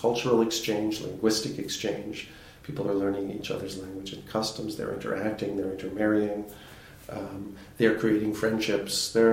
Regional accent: Canada; And as a Canadian, I'm very aware of the importance of the beaver trade

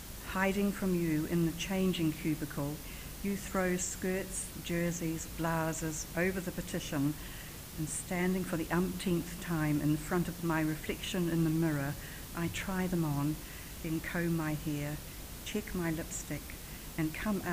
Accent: New Zealand; accent: New Zealand; my accent is a New Zealand accent

